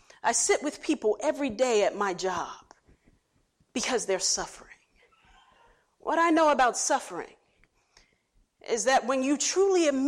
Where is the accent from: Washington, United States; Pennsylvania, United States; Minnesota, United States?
Pennsylvania, United States; Philadelphia; When I was growing up in West Philadelphia, I grew up in West Philadelphia, Parkside.